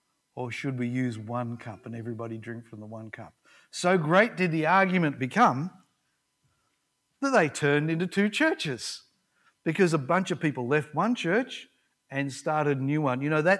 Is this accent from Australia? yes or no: yes; Ridgley, Tasmania, Australia; in my hometown of Ridgely in Tasmania, which was a town of 300 people when I was growing up